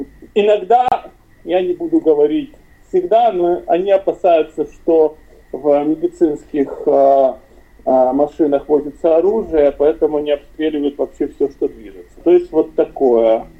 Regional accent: Ukraine; я, хоть я и украинец, и нахожусь в украинской традиции, для меня русская культура и русская традиция не чужая.

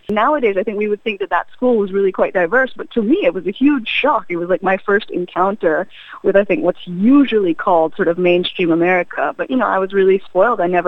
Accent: Milpitas, California, United States; Well, I grew up in a town called Milpitas, which is the town where the book mostly takes place, and that was a town that was really mostly Filipino, Vietnamese, and Mexican.

